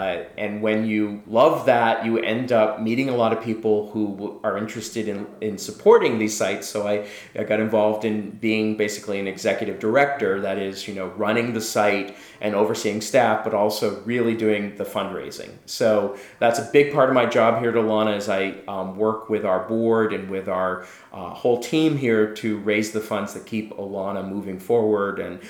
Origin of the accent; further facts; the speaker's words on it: St. Johnsbury, Vermont, United States; I'm from Northern Vermont, so up what they call the Northeast Kingdom. St. Johnsbury is the big town. It's where I went to high school.